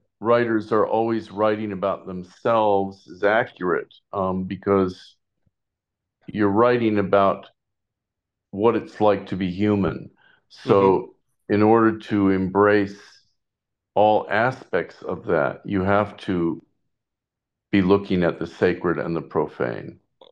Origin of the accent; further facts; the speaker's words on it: Beverly Hills, California, United States; also born or lived in Hollywood; I was raised in Beverly Hills and Hollywood.